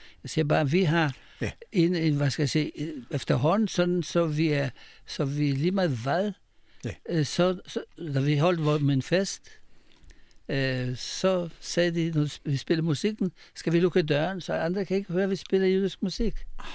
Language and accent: Danish; Israel; now in Denmark; Jeg kommer fra Israel, den gang, der var mange år siden.